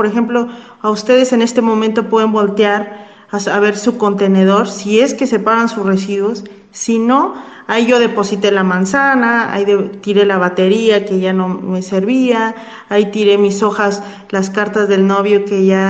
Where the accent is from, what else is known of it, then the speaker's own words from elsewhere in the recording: Oaxaca, Mexico; Yo que soy de Oaxaca, hay sitios en los que siguen quemando la basura hoy en día